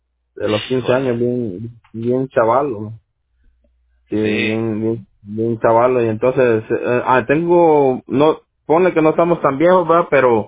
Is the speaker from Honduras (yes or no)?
yes; Honduras; tenía un hermano mío que yo soy de Honduras, ¿verdad?